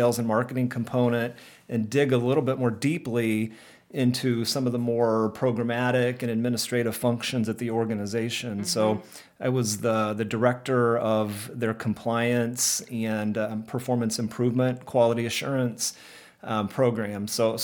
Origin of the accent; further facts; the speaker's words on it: Terre Haute, Indiana, United States; I was born and raised in Terre Haute, Indiana, home of Special Olympics, which is kind of where I got introduced to this field.